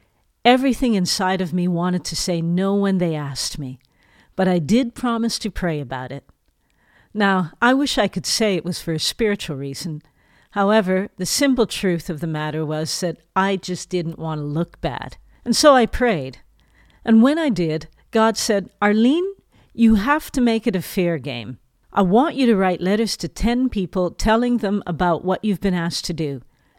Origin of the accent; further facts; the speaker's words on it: Toronto, Ontario, Canada; now in Netherlands; Now, even though I live in the Netherlands, I grew up in Toronto, Canada.